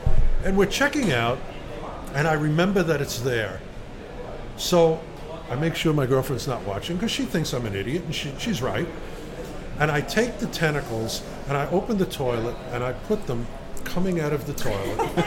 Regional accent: United States; I'm an American. We, like, shot these people.

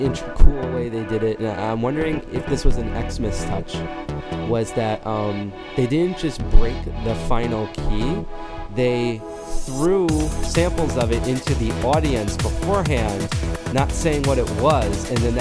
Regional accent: India; I'm Indian.

